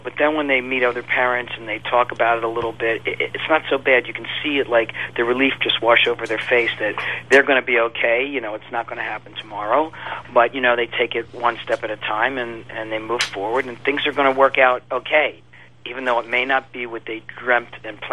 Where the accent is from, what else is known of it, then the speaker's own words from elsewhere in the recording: Baltimore, Maryland, United States; because I grew up in Baltimore